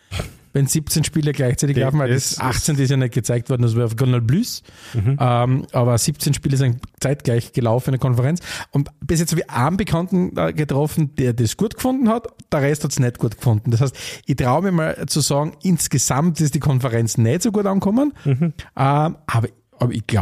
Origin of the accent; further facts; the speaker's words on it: Styria, Austria; Ich bin ja ein Kind der Oststeiermark, so wie du auch.